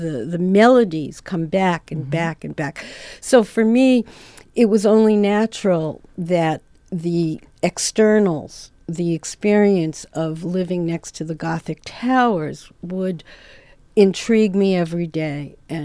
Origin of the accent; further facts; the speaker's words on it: Brooklyn, New York, United States; Because I'm from Brooklyn and we could just talk all day.